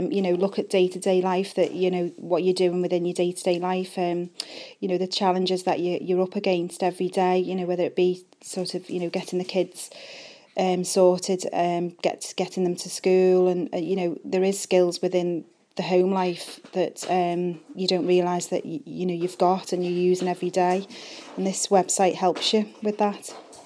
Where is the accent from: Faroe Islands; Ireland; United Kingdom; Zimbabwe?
United Kingdom; Maghull, North West England; I'm from Magull and I have two children.